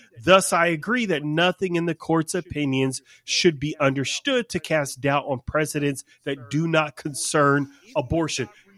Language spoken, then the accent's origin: English; the South, United States; I'm from the South, so I said it the best I could